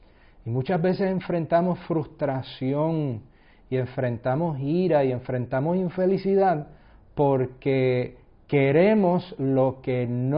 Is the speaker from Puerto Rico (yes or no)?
yes; Aguadilla, Puerto Rico; No es como se decía en mi pueblo, comí yo, así que comió Aguadilla, ¿no? Que es el nombre de mi pueblo.